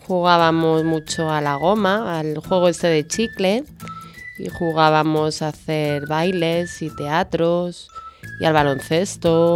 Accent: Madrid, Community of Madrid, Spain; born there; Pues yo nací aquí en Madrid, en el Hospital de la Paz.

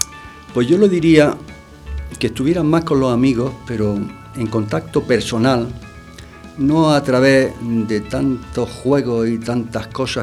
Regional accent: Almería, Andalusia, Spain; also born or lived in Ourense; Y nací en Orense. Y a pesar de este acento que tengo, pues yo soy gallego de pura cepa. Lo que pasa es que mi padre lo trasladaron a Almería y me he criado en Almería.

